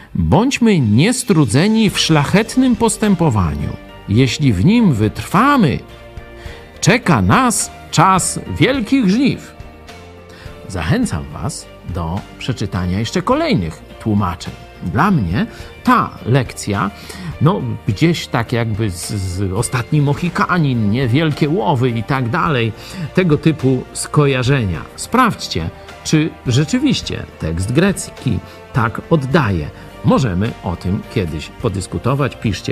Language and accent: Polish; Lublin, Lublin Voivodeship, Poland; chociaż my z Lublina